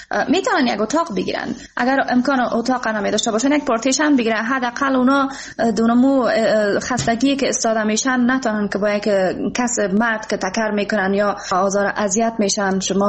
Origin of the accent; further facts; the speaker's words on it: Afghanistan; افتخار میکنم واقعا که من یک افغان هستم